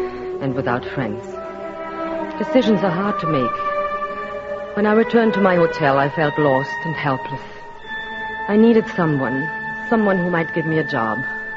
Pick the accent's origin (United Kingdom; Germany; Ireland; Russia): United Kingdom; England; also born or lived in France; I was born in France. My parents took me to England when I was 7.